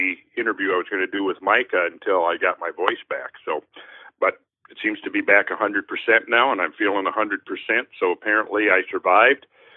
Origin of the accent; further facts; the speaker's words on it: Minnesota, United States; now in Georgia, United States; I grew up in Minnesota, and we knew how to build basements up there that didn't leak.